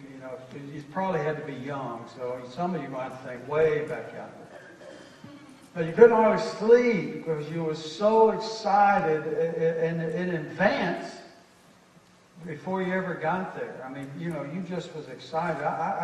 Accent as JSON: {"language": "English", "region": "Texas", "country": "United States", "tie": "born there", "said": "I was born in Bell County Hospital in Bell County, Texas."}